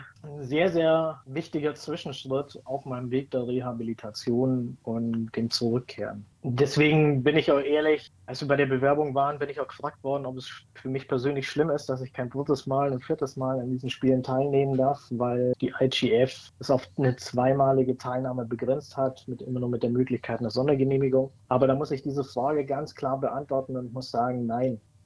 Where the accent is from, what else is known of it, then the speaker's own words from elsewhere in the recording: Bavaria, Germany; accent: Bavarian; man hört es am Dialekt, ich bin aus Bayern